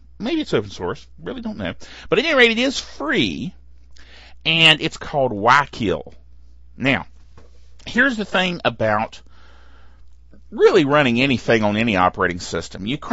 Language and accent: English; the South, United States; Okay, now I'm from the South. You know, I know we've got people that listen in Ireland and England and all over the place, and sometimes I wonder what in the world they make of me and my accent.